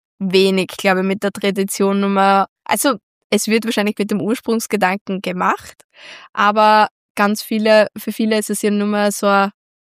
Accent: Styria, Austria; bei uns in der Steiermark ist das eigentlich wenig

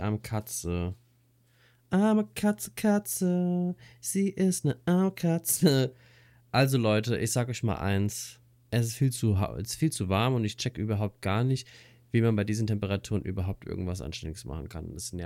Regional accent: Hesse, Germany; Bei uns in Hessen

